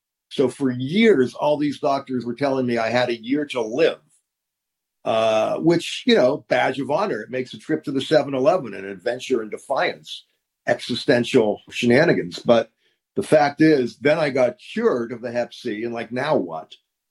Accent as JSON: {"language": "English", "town": "Pittsburgh", "region": "Pennsylvania", "country": "United States", "tie": "born or raised there", "said": "I grew up in a neighborhood that really didn't have any Jews. It was mostly Catholics, kind of a working class neighborhood."}